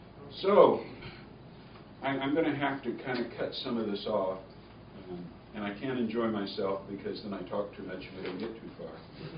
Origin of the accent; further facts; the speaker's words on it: Florida, United States; But I'm from Florida, and I really don't have a lot of 60-degree weather day clothes.